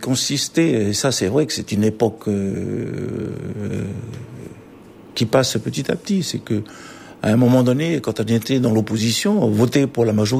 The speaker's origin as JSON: {"language": "French", "country": "New Caledonia", "said": "Donc la gouvernance partagée, moi en tant que Calédonien, j'y crois."}